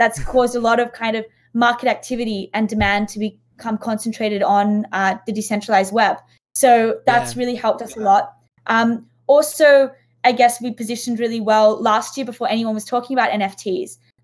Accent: Sydney, New South Wales, Australia; accent: Australian; I mean, I'm originally from Australia, if you can't tell from the accent.

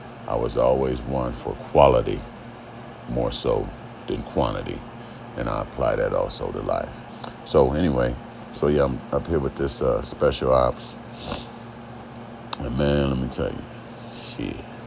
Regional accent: Omaha, Nebraska, United States; So like I say, I hail from Nebraska. Omaha is a city. Ain't many of us there.

